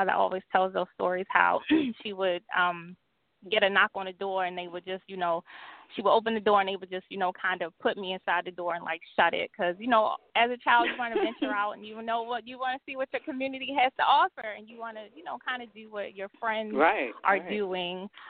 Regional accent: Baltimore, Maryland, United States; Growing up in Baltimore, it was okay. It wasn't too rough.

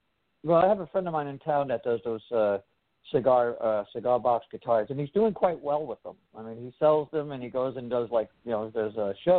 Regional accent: Long Island, New York, United States; also born or lived in Brooklyn / Queens; I was it was out in Long Island because that's where I was raised. I was born in Brooklyn

